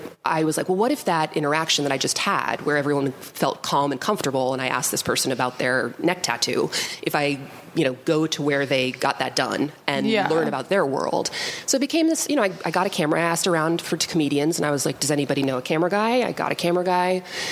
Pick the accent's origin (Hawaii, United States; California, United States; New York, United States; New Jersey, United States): New Jersey, United States; I'm from New Jersey.